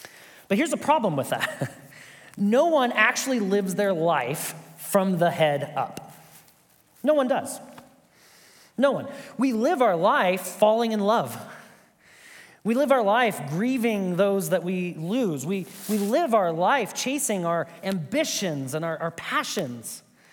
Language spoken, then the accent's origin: English; Lincoln, Nebraska, United States; If you don't know me, I am from Lincoln, Nebraska. Go Big Red.